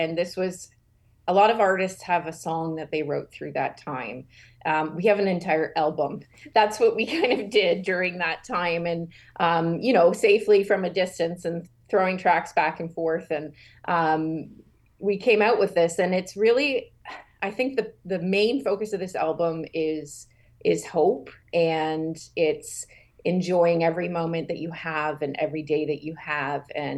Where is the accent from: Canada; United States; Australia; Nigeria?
Canada; And being Canadian, we grew up in Canadian folk music and just surrounded by that.